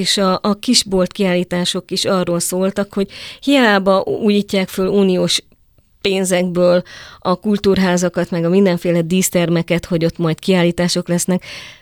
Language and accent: Hungarian; Transylvania, Romania; most hol vagyok otthon, tehát hogy falu, város, Magyarország, Románia, ha itt vagyok, erdélyi magyar vagyok, ha ott vagyok, magyarországi magyar vagyok, vagy román vagy